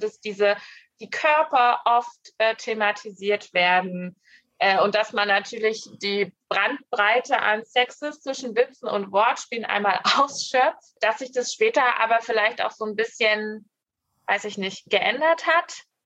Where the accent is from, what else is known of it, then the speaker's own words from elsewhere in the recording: Grimma, Saxony, Germany; born there; jo, ich wurde in Grimma geboren